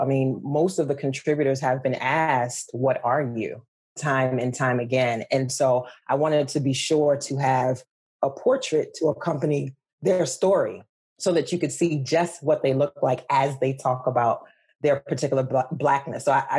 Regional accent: New Orleans, Louisiana, United States; I grew up dark skinned, the daughter of West African parents, born and raised in New Orleans, right?

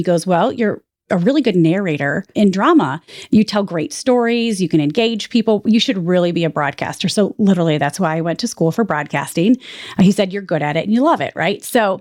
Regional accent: Jackson, Michigan, United States; Like my nickname growing up in Jackson, Michigan was

